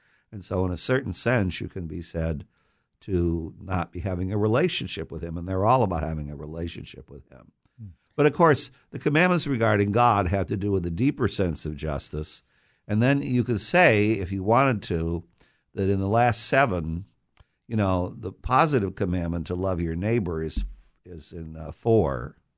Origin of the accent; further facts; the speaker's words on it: Redondo Beach, California, United States; also born or lived in Florida / Westminster; Oh, 5 years of my life as a child, I grew up in Redondo Beach. Then we moved to Florida. My father was an Air Force colonel. And then we moved back to Westminster. So in all those places, I was a beach person.